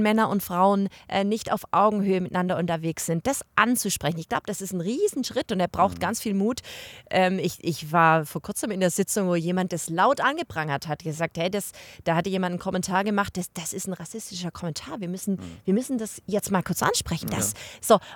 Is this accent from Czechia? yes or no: no; Bavaria, Germany; Obacht, sagen wir bei uns in Bayern, Obacht, aufmerksam werden für das, was da passiert